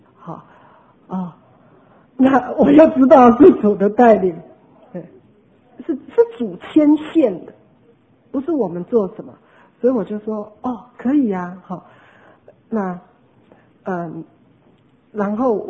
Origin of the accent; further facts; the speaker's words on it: Taipei, Taiwan; also born or lived in Hsinchu; 那我在台北长大的，在家中除了跟父母讲台语以外，连跟兄弟姐妹很多都是讲国语的，好。那26岁就去新竹了，更是什么都是讲国语的，偶尔才回家跟爸妈才会讲几句台语